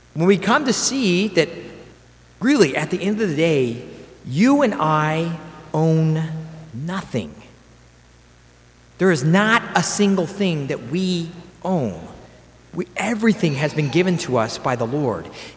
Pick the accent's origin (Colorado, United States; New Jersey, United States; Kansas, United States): Kansas, United States; Wichita; growing up in the Diocese of Wichita, I didn't know that there's anything particularly unique or rare or special about us in Wichita until I went into seminary.